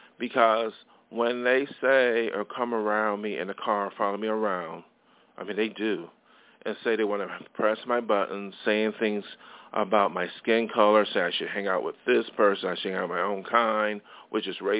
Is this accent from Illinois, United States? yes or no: no; New York, United States; now in Los Angeles, United States; I came out to Los Angeles from my hometown in upstate New York to be an artist.